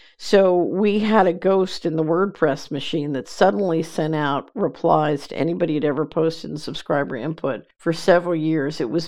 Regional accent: Philadelphia, Pennsylvania, United States; Then a great question from Philly. I grew up in Philadelphia.

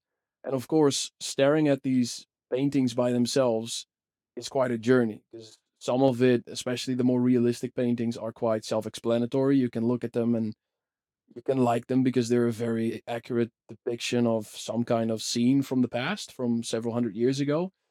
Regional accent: Netherlands; it was here in my home country in the Netherlands.

